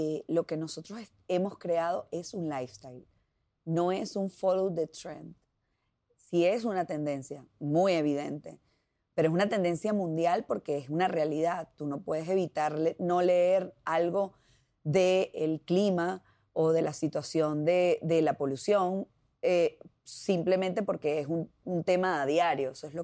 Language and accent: Spanish; Venezuela; está en el diario convivir de nosotros como venezolanos.